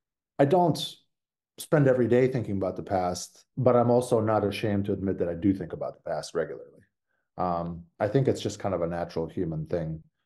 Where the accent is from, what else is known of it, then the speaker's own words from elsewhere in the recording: Mostar, Herzegovina-Neretva Canton, Bosnia & Herzegovina; born there; English is a second language; I was born in Mostar. So the city with the old bridge.